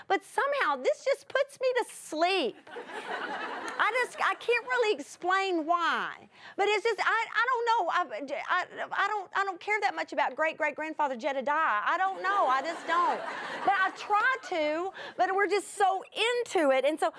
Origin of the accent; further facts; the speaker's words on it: Arkansas, United States; And the reason why I can tell you that is because I was raised in Arkansas.